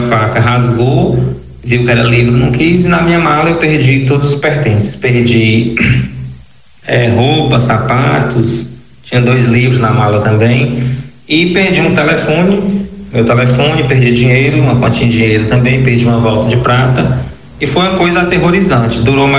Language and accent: Portuguese; Vitória da Conquista, Bahia, Brazil; moved away as an adult; now in João Pessoa, Brazil; sou professor de História, sou natural de Vitória da Conquista e estou morando em João Pessoa desde 2014